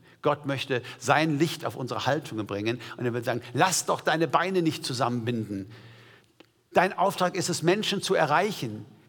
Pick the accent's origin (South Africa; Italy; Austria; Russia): South Africa; ein sehr berühmter Lauf in meiner alten Heimat Südafrika von Durban bis Pietermaritzburg